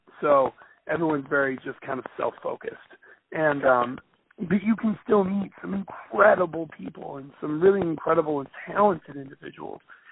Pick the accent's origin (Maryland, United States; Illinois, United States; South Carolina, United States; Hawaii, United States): Illinois, United States; Chicago; I always feel like I mispronounce that because I'm from Chicago, you know.